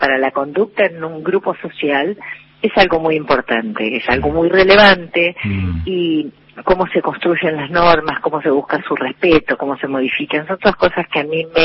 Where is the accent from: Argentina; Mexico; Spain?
Argentina; Lomas de Zamora, Buenos Aires Province; born there; now in Buenos Aires, Argentina; me asumo como porteña, amo mi ciudad, la ciudad donde vivo, la amo profundamente. Yo nací en Lomas de Zamora y soy hija de un papá paraguayo.